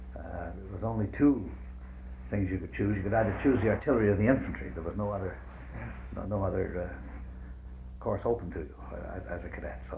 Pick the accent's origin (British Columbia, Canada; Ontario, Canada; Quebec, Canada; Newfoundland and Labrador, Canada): Quebec, Canada; Thetford Mines; in my hometown of Thetford Mines, where I lived at the time.